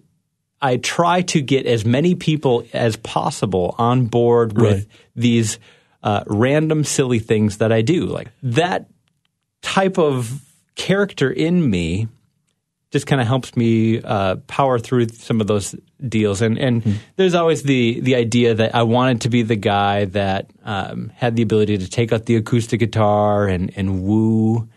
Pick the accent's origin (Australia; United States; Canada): United States; Minnesota; it was my fifth birthday that really culminates me as a Minnesotan.